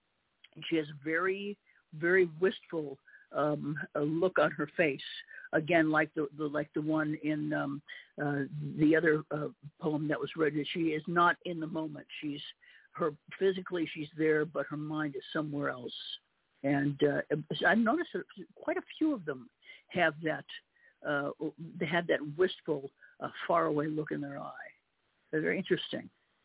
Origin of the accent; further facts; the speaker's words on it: Illinois, United States; I'm from Illinois, and so within spitting distance, a rock throwing distance of Michigan.